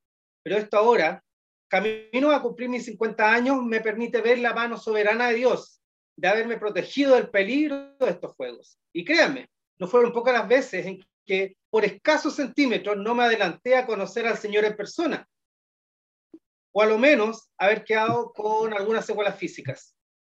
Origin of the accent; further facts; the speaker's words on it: Maipú, Santiago Metropolitan Region, Chile; Yo soy santiaguino de nacimiento, y mi infancia y adolescencia la viví en la comuna de Maipú.